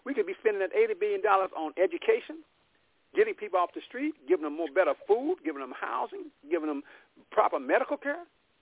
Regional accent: Oklahoma, United States; And I'm not just saying it because I'm from Oklahoma.

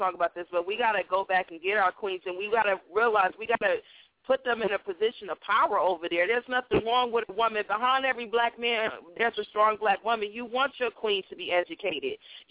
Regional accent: New Jersey, United States; I'm from Jersey.

